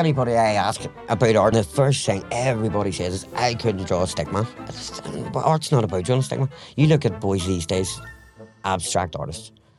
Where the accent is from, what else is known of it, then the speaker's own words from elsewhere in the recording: Bangor, Northern Ireland, United Kingdom; I'm from Barger in County Down, Northern Ireland